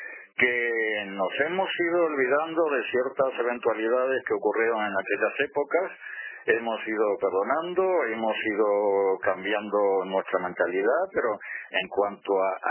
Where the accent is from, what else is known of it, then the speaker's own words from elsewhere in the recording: Uruguay; now in Spain; Yo soy español desde hace muchos años, quiero mucho este país. Este país me ha dado mucho, incluyendo muchas cosas que no me ha dado el Uruguay. Pero lo que no olvido es mis orígenes